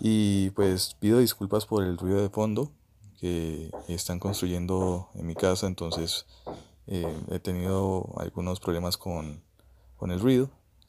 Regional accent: Cali, Valle del Cauca, Colombia; soy también caleño y actualmente me encuentro trabajando como ilustrador freelance

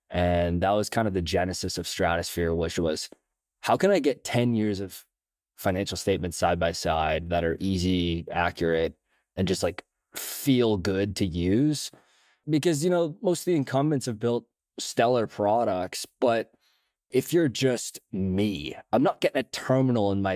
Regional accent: West Coast, Canada; now in Toronto, Canada; So I grew up here in Canada on the West Coast, but I live in Toronto now, so in Canada.

